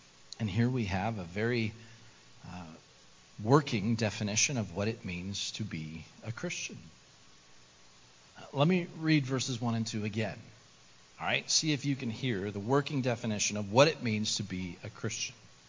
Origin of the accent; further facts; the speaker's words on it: Merrillville, Indiana, United States; I grew up in Northwest Indiana, in Merrillville.